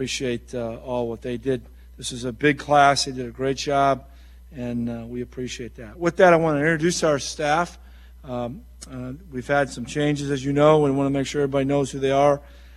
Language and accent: English; Rockford, Illinois, United States; He's from my hometown in Rockford.